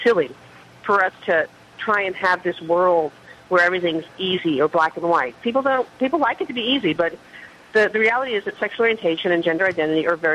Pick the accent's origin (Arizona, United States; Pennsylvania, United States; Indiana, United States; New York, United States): New York, United States; Queens; born there; I was born in Queens, and I no matter where I go, I've traveled all over this country and all over the world, but in my heart, I'm a New Yorker